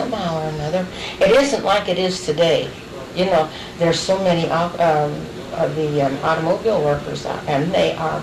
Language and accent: English; Washington, Pennsylvania, United States; born there; I was born in Washington, Pennsylvania.